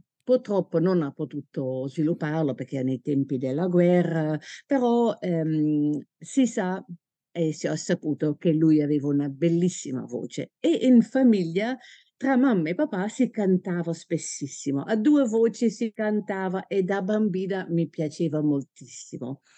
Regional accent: Limburg, Netherlands; Italian is a second language; Io sono olandese, sono nata nel sud dell'Olanda, vicino a Maastricht, oramai posso dire Maastricht perché tutti sanno dove è Maastricht, è la città del sud dell'Olanda, simbolo dell'Europa, e è una zona molto musicale.

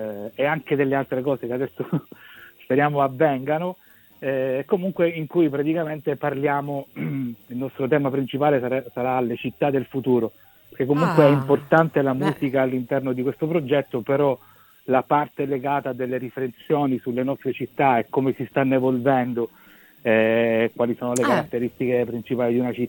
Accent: Messina, Sicily, Italy; born there; l'abbiamo fatta a Messina, la mia città natale

